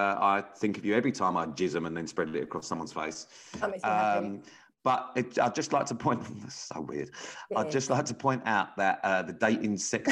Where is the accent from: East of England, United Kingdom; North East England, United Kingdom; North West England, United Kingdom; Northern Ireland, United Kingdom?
East of England, United Kingdom; I'm from Essex